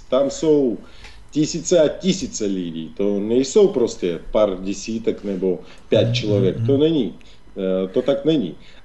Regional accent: Russia; also born or lived in Prague; now in Sevastopol; Já jsem Rus, který žil leta Litovci v Praze. Pak jsem přistěhoval nebo se vrátil do Ruska.

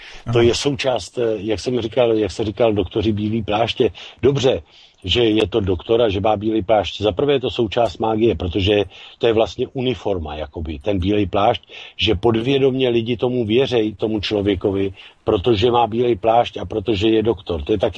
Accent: Bohemia, Czechia; now in United States; já jsem právník z Čech, ale my teď tady máme taky pár soudních řízení v Americe

